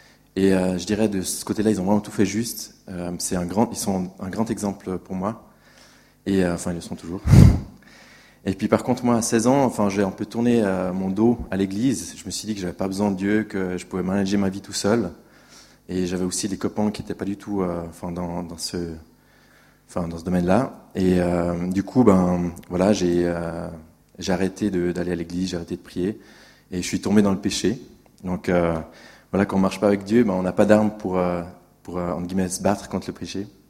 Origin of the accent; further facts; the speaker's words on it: Appenzell, Switzerland; French is a second language; now in Lausanne, Switzerland; j'ai 28 ans. Je vis à Lausanne depuis 8 ans et j'ai grandi en Appenzell, en Suisse allemande.